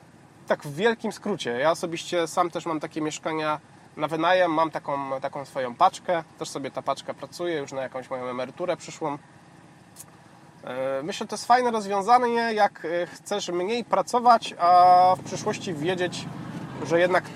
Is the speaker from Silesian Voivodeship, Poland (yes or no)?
yes; Silesian Voivodeship, Poland; jestem takim rodowitym Hanysem, czyli osobą z Górnego Śląska.